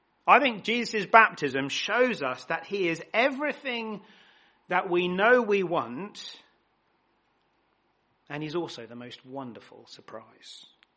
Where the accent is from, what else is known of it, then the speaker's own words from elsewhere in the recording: England, United Kingdom; In 1966, as we English like to remember, the English men won the Football World Cup.